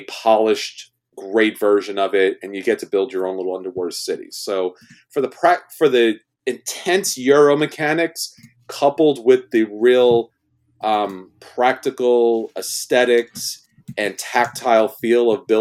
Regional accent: New York, United States; because, you know, I'm from New York, I'm Italian, and that's what you do.

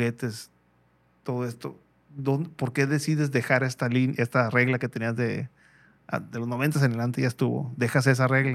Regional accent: Mexico; Y aquí en México, ¿no? Cosa que como mexicanos como que no entendemos muchas veces

